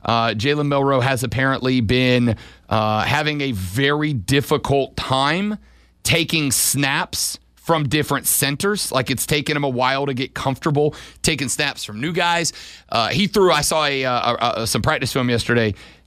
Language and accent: English; New Orleans, Louisiana, United States; just a week and a couple of days away from the Super Bowl down in my hometown of New Orleans, Louisiana